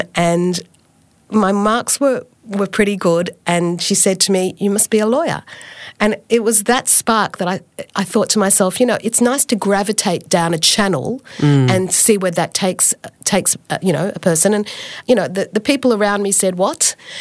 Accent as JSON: {"language": "English", "town": "Melbourne", "region": "Victoria", "country": "Australia", "tie": "born or raised there", "also_born_or_lived": "London, England", "said": "I grew up in Melbourne, Australia, partly, and for my primary school, I grew up in London, England."}